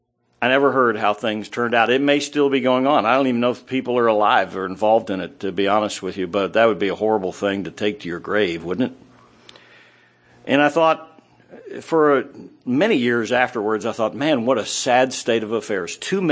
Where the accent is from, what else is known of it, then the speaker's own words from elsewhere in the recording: Scotland, United Kingdom; I mean, I'm Scottish, you know.